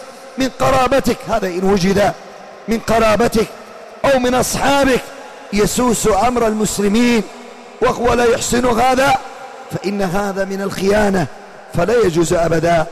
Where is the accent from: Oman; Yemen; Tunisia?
Yemen; مما أوصي القادة والحكام في بلادنا اليمن